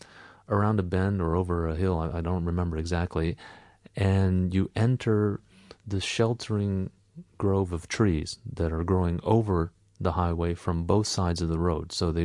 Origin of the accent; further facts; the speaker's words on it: Texas, United States; It's on the highway between in Texas, between my hometown and Austin, which is the state capital.